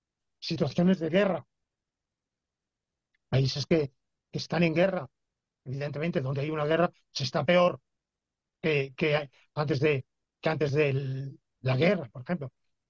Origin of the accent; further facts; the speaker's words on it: Spain; Hombre, en Marruecos, que yo como español lo tengo al lado y sé un poco, se vive mal, muy mal.